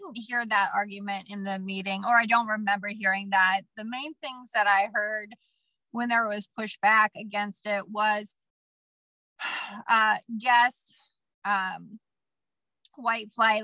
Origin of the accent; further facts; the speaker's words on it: Washington, United States; now in New Orleans, United States; I came from Washington State, and a couple of things. One is I thought I was like super inclusive and da da da. Well, turns out there just weren't any Black people anywhere I grew up.